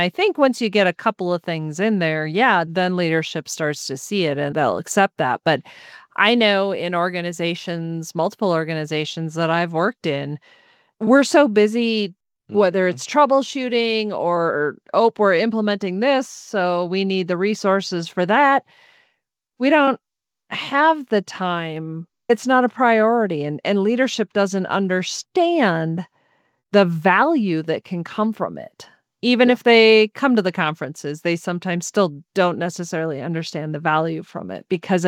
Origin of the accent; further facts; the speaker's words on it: Midwest, United States; You know, I'm from the Midwest. It's a hot dish.